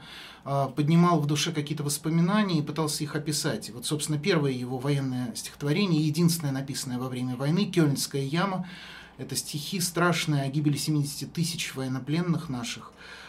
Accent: Tula, Tula Oblast, Russia; Слуцкий провел последние годы жизни в Туле, в моем родном городе

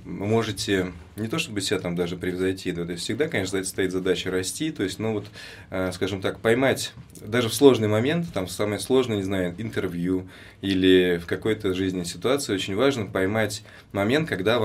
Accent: Vyshny Volochyok, Tver Oblast, Russia; now in Moscow, Russia; Родился я сам в Твери. В раннем возрасте родители переехали в Вышний Волочек. Это маленький город между Петербургом и Москвой. На тот момент население было 60 тысяч человек.

